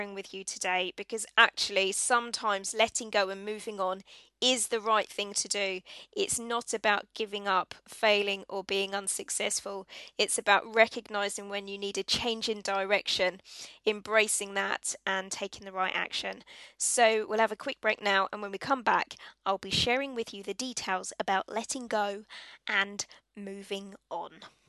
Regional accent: East of England, United Kingdom; And I will be leaving Hertfordshire, my hometown, for the first time ever, which seems a bit odd and a bit strange.

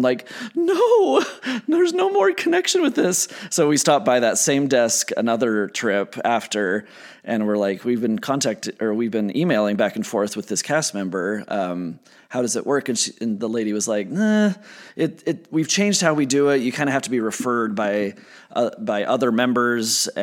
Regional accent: Utah, United States; We go to Disneyland constantly, even though we're from Utah.

